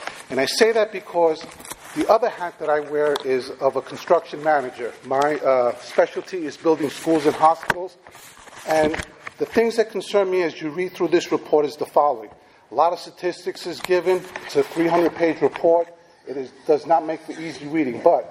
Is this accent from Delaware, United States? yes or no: yes; Wilmington, Delaware, United States; I'm also from the City of Wilmington.